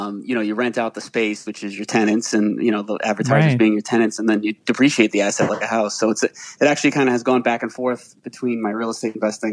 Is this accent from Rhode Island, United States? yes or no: yes; Providence, Rhode Island, United States; I'm from Providence, Rhode Island.